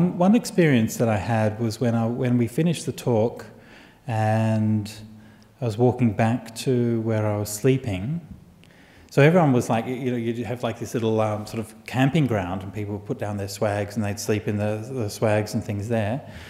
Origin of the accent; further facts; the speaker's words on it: Australia; I'm from Australia, right?